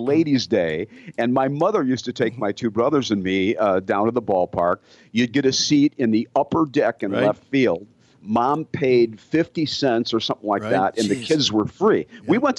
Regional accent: Detroit, Michigan, United States; When Eli and I were boys growing up, I grew up in Detroit, as you know

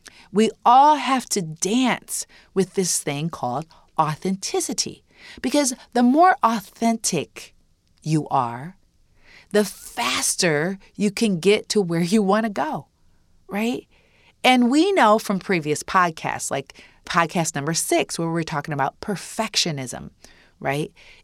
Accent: Fostoria, Ohio, United States; still lived in the community that we grew up in Fostoria, Ohio.

